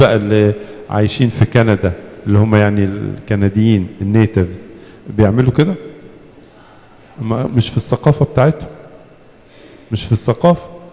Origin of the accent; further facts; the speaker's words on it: Egypt; عندنا في مصر درجة الحرارة عالية